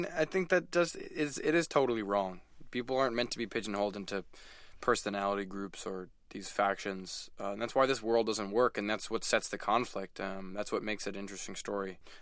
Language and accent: English; New York City, New York, United States; I grew up in New York in Manhattan.